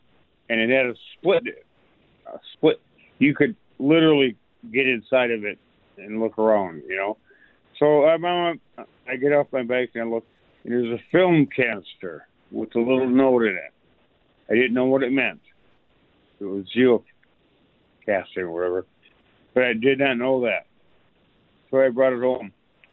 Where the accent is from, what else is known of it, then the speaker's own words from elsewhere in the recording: Green Bay, Wisconsin, United States; Okay, so I grew up in Green Bay. I'm born in Green Bay, really. Beards Creek.